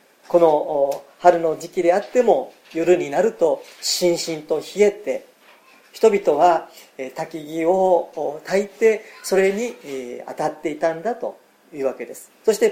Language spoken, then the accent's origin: Japanese; Kyushu, Japan; accent: Kyushu dialect; moved away; 高校の時に山口県の方に学校の、ね、入るために、九州から出たんですけれども、山口県に行った時にですね、もうなかなかその自分の九州弁が抜けないんですね。